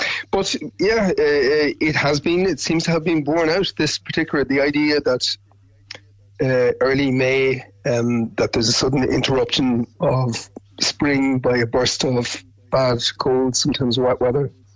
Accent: County Monaghan, Ireland; I'm from the Black North up in Monaghan.

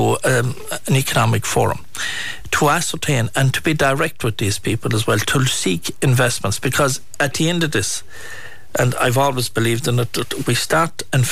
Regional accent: Tarbert, Munster, Ireland; and I'm from Tarbert, and if you look at Tarbert, Ballylongford

